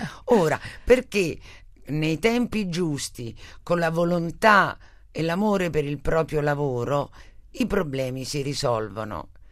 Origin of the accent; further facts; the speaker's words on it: Rome, Lazio, Italy; Io sono romana, sono legata fortissimamente alla mia città